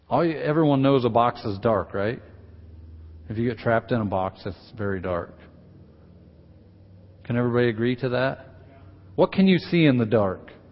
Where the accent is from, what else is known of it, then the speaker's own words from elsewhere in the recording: Idaho, United States; I'm from North Idaho, I can get me out of any fix.